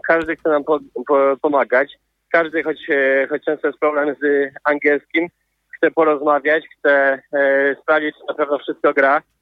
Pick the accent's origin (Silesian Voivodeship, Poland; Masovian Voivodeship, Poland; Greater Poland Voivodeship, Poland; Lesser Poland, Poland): Greater Poland Voivodeship, Poland; Poznań; z Polski, z Poznania, skąd pochodzę, jest tutaj ponad 2,5 tysiąca kilometrów